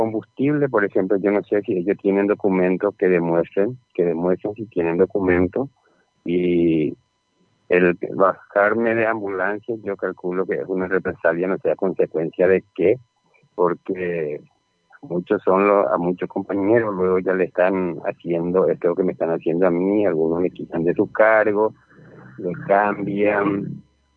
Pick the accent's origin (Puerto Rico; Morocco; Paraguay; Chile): Paraguay; nosotros como esclavos paraguayos, como funcionarios del Estado